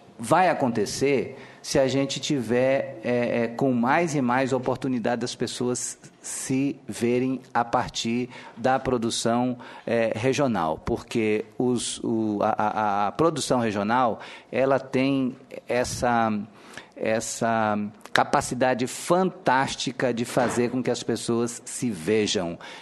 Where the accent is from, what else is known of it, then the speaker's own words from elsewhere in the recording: Acre, Brazil; tinha vergonha de dizer que era do Acre.